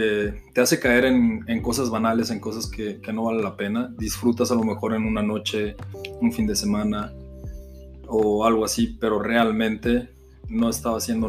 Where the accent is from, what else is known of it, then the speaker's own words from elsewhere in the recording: Mexico; moved away as an adult; now in United States; Mi padre es americano, mi madre es mexicana. Entonces, cuando yo estaba chico, prácticamente tenía un año, mis padres se separaron, me tuve que mover a vivir a México. Entonces, pues mi vida normal en México empezó todo.